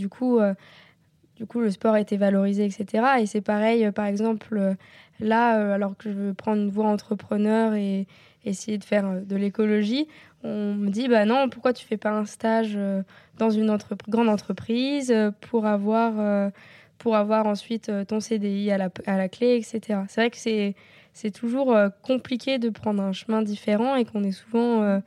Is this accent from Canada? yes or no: no; Normandy, France; J'ai grandi en Normandie, près de la mer.